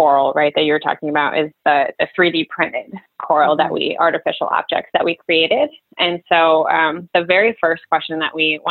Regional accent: Reading, Pennsylvania, United States; I am originally from Reading, Pennsylvania area.

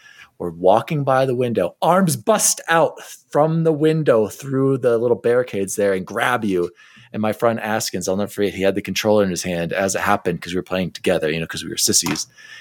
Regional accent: Denver, Colorado, United States; we grew up in Denver, Colorado, went to CU Boulder

